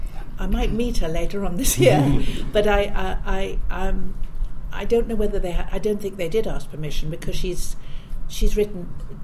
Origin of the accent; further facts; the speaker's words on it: England, United Kingdom; and I knew, being English, I know that the Queen is she's such an iconic figure